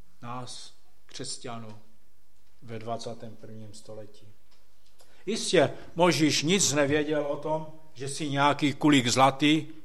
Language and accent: Czech; Lipník nad Bečvou, Olomouc Region, Czechia; že jsem Čech a že můj domov je tam někde Morávák třeba, že jsem a že můj domov je v Lipníku.